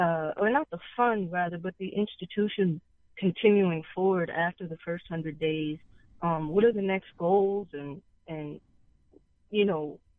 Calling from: Florida, United States; Yes. Hi. I'm calling from down in Florida.

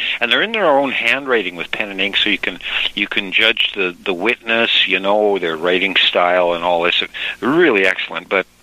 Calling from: British Columbia, Canada; from British Columbia.

